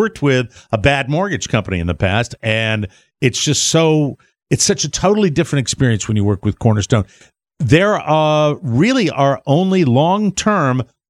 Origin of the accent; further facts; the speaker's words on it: Connecticut, United States; She's based in Connecticut, my home state.